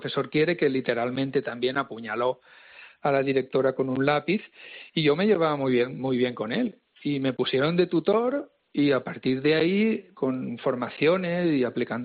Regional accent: Cocentaina, Valencian Community, Spain; ayudamos a unos ancianos con Alzheimer de Cocentaina, de mi pueblo.

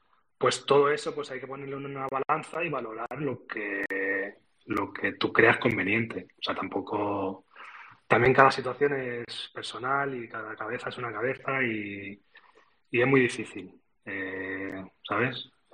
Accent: Alcover, Catalonia, Spain; soy catalán, de Tarragona, de Alcoverde

